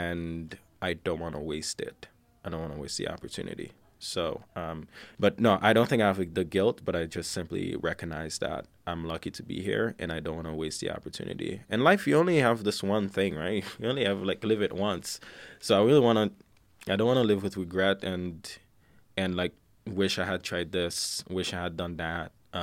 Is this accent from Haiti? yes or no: yes; Haiti; like growing up in Haiti, that's helped me stay motivated, it's helped me stay focused.